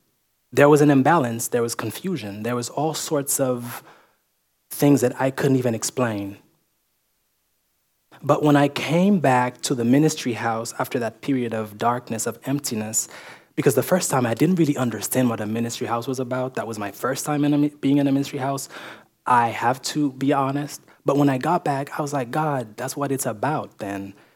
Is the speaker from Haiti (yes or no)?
yes; Port-au-Prince, Ouest, Haiti; English is a second language; I speak three languages. English is not my first language. So, like I said, I'm from Calvary Chapel, Port-au-Prince. And when I got here in June 2023